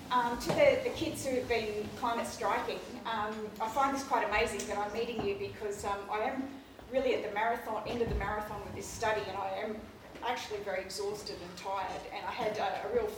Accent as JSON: {"language": "English", "town": "Ballarat", "region": "Victoria", "country": "Australia", "said": "And also, I come from Ballarat"}